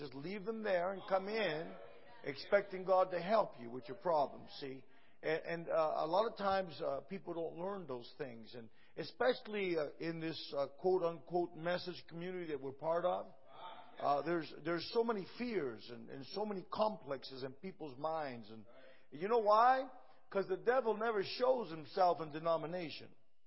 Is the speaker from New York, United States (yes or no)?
no; Lorain, Ohio, United States; Now, I grew up here in Ohio, just a little town over here called Lorain, Ohio. I guess it's about 90 miles from here. I don't know. And I was born and raised, and my parents are from the island of Puerto Rico.